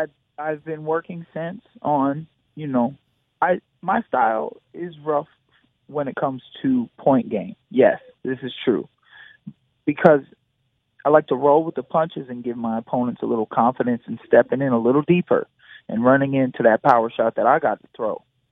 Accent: Flint, Michigan, United States; I'm from Flint, Michigan, so I was born and bred in the cold, but it's been a long time. I've been in Florida for a while

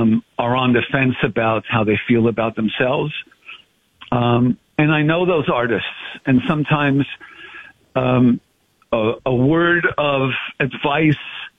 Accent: Montreal, Quebec, Canada; I'm the third of four brothers, born and raised in Montreal.

